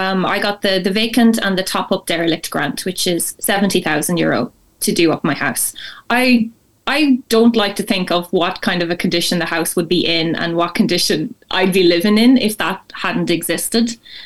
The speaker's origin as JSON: {"language": "English", "region": "County Leitrim", "country": "Ireland", "also_born_or_lived": "Italy / Northern Ireland / Dublin", "said": "So I'm from Leitrim, and I left Leitrim when I was 19 years old to go to college, and I've lived away since then. I've lived in Italy, I lived up in Northern Ireland"}